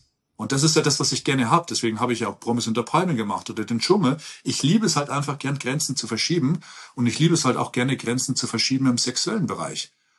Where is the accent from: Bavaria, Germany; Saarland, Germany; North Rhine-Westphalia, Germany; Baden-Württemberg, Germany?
Bavaria, Germany; Ergolding; Ich bin so ein Bauer, ich bin in Ergolding aufgewachsen, zur damaligen Zeit 10.000 Einwohner. Wir waren das letzte Haus bei den Feldern. Ich bin zwischen Kühen und Odel aufgewachsen, ja, voll der Bauer. Und dann von Ergolding nach Landshut, von Landshut nach München, von München nach L.A.